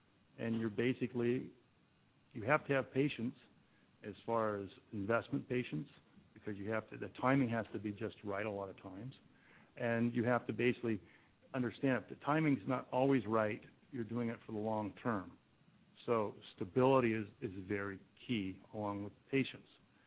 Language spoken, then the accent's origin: English; Homer, Alaska, United States; I'm a kid from Homer that worked in the North Slope